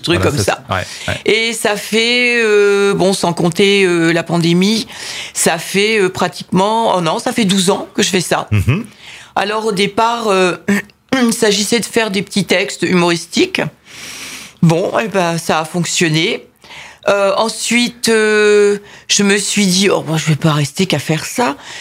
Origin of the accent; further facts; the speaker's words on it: Évreux, Normandy, France; born there; Je suis née à Évreux. Ouais. Mes arrière-grands-parents étaient. Et sont venus d'Espagne et se sont installés à Évreux.